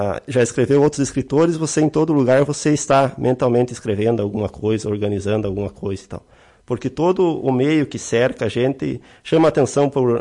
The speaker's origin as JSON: {"language": "Portuguese", "town": "Barracão", "region": "Rio Grande do Sul", "country": "Brazil", "tie": "born or raised there", "lives_now": "Lagoa Vermelha, Brazil", "said": "Eu sou natural do município de Barracão, que é como se fosse um filho também de Lagoa Vermelha."}